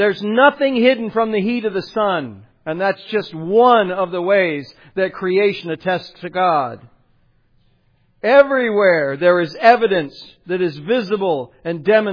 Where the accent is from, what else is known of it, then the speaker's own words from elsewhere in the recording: Ohio, United States; So I'm from Ohio. One of the things I had to get used to living in Southern California